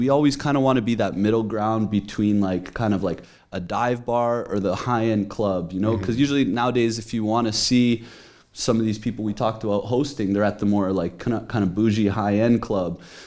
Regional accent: Toronto, Ontario, Canada; I'm from Toronto originally

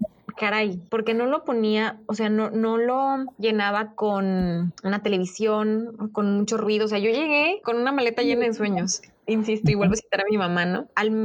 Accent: Mexico City, Mexico; cuando viví en Ciudad de México, de donde soy originaria.

